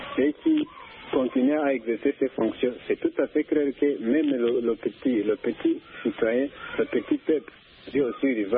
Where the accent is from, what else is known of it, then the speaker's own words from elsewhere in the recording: Burundi; Chez nous, en Afrique, je vais dire au Burundi exactement.